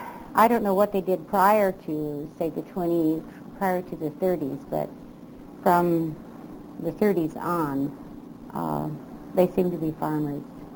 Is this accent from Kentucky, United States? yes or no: no; Childress, Texas, United States; born there; Okay, I was born in Childress, or some people say Childress, Texas.